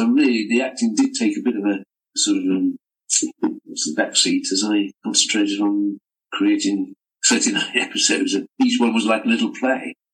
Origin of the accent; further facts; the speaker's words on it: England, United Kingdom; accent: northern; that I play it with my natural northern accent.